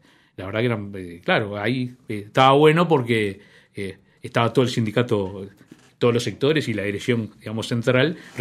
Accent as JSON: {"language": "Spanish", "region": "Montevideo", "country": "Uruguay", "said": "uno habla como montevideano de Montevideo y el interior"}